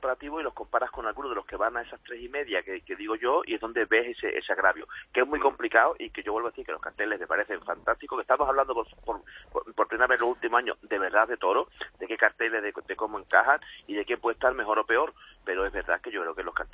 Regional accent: Seville, Andalusia, Spain; como sevillano

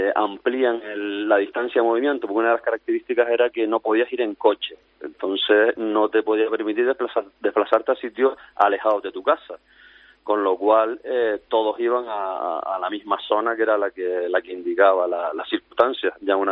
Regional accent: Las Palmas de Gran Canaria, Canary Islands, Spain; Somos de Las Palmas de Gran Canaria.

